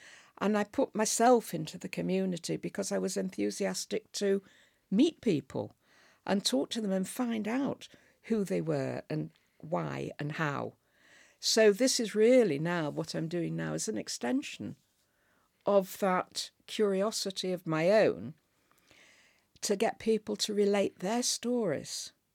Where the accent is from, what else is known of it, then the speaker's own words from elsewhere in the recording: Southport, North West England, United Kingdom; also born or lived in Liverpool; Len lived in Southport, which was not very far away, where I was brought up and educated.